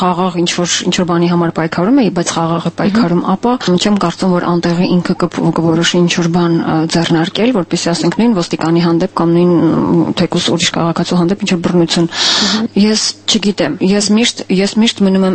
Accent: Yerevan, Armenia; չեմ կարողանում անցնել զուտ որպես Երևանցի, որպես քաղաքացի։

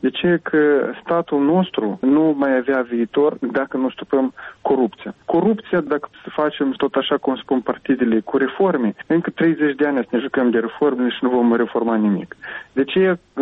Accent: Moldova; Și un război este pus anume pentru a dispărea noi ca neam, ca moldoveni.

